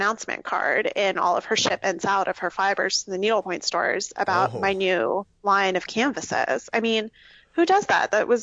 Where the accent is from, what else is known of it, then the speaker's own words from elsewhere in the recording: Florida, United States; I grew up in South Florida, and I thought I could hack it up north in the winter. I hated it.